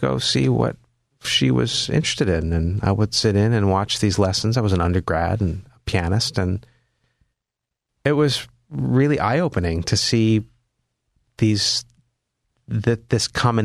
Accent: Philadelphia, Pennsylvania, United States; I'm from Philly. It's just down the street.

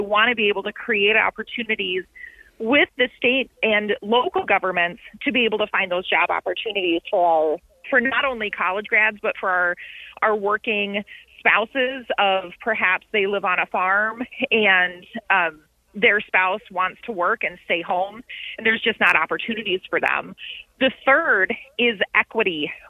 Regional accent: South Dakota, United States; So I have been born and raised in South Dakota. My childhood was West River in Winter, graduated in Vermilion, went to school in King, went away for a couple of years with my husband, and now we've been back in Sioux Falls for about 10 years.

